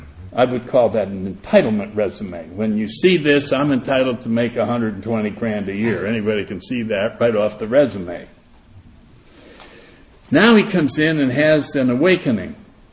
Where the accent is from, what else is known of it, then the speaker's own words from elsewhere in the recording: Kansas, United States; born there; Well, I was born in Kansas, and my father tried to make me grow up.